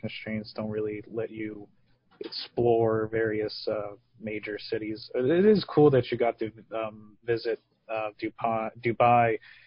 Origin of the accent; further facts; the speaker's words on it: Pennsylvania, United States; growing up in Pennsylvania as well, I did grow up kind of liking Penn State.